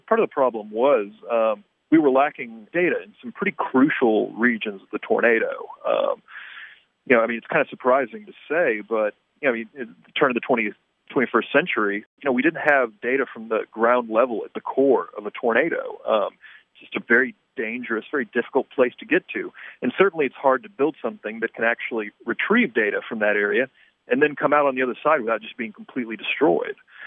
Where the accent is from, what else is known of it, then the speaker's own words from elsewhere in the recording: Texas, United States; I grew up here in Texas, so I was very familiar with tornadoes and what they're capable of. I grew up in central Texas